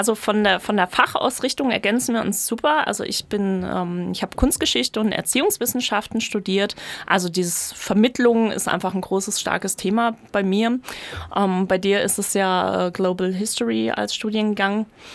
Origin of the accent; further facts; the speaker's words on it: Baden-Baden, Baden-Württemberg, Germany; ich komme aus Baden-Baden